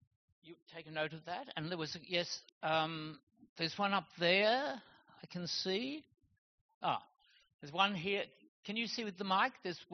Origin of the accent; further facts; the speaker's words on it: Australia; I'm an Australian, and in Australia, a question is a sentence with a question mark.